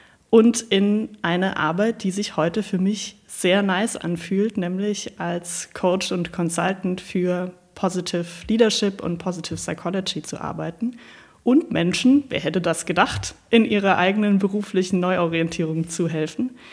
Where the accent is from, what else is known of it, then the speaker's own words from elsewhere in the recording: Saarland, Germany; also born or lived in Stuttgart; Ich komme ganz ursprünglich aus dem Saarland und habe ganz lange in Stuttgart gelebt.